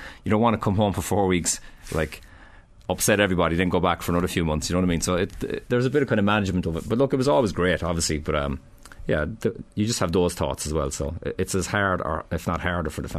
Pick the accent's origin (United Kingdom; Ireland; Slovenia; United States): Ireland; Yeah, I think as Irish people, we have a natural affinity with like everybody, really.